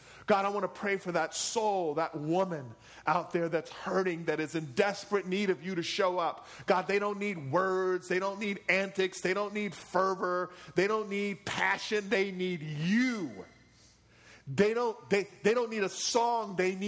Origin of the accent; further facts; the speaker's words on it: Baltimore, Maryland, United States; And I'm from Baltimore. What are the odds of that?